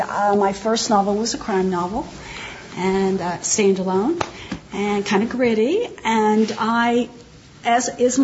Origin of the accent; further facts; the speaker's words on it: Stone Mountain, Georgia, United States; I am from Stone Mountain, Georgia.